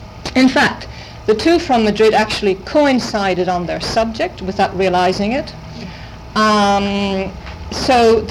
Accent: Ireland; moved away as an adult; now in Barcelona, Spain; I'm actually Irish, but I'm Catalan by now, as I have been living there for 18 years.

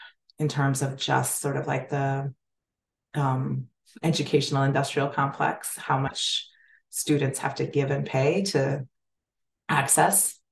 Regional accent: New York City, New York, United States; But I appreciate that I grew up in New York City in a time when it retained some of its sort of unique elements

